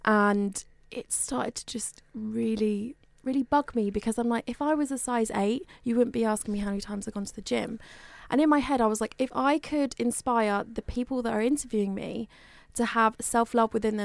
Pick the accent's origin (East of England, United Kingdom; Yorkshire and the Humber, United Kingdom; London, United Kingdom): East of England, United Kingdom; Bury St Edmunds; I come from a small town called Bury St Edmunds and I was always the weirdo in my hometown.